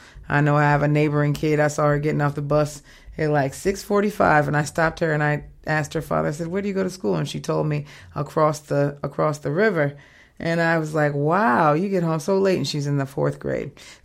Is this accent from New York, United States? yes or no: yes; New York City, New York, United States; now in New Orleans, United States; I will tell you, I'm from New York, and when I moved to the city, you know, kids in New York do take the subway and the bus, right?